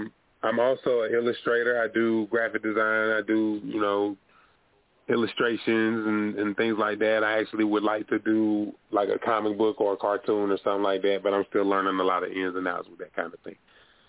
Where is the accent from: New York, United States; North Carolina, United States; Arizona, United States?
North Carolina, United States; Greensboro; but I'm from North Carolina, born and raised, Greensboro, North Carolina.